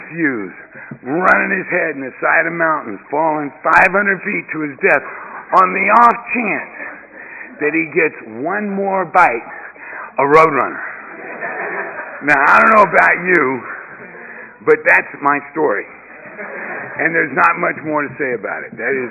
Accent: Beaumont, Texas, United States; I'm from Beaumont, Texas originally. Beaumont is 90 miles east of Houston. It's about where I'm from in Beaumont. It's about 4 miles from Louisiana state line.

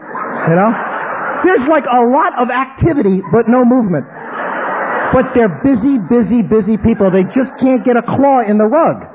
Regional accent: Bronx, New York, United States; So I was growing up in the Bronx, and I entered psychotherapy at a very young age

